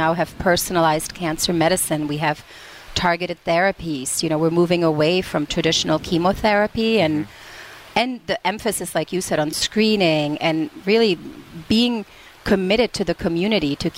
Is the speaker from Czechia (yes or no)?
yes; Czechia; first language Czech; English is a second language; Czech. I'm from the Czech Republic originally.